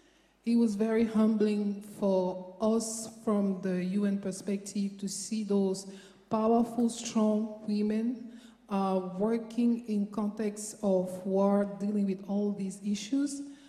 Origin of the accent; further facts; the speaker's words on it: Cameroon; born there; I was born in Cameroon